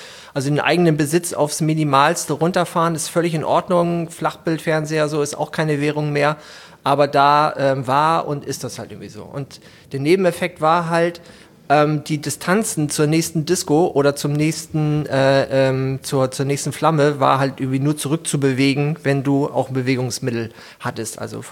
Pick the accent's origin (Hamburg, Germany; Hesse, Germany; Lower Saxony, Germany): Hamburg, Germany; Ich komme aus Hamburg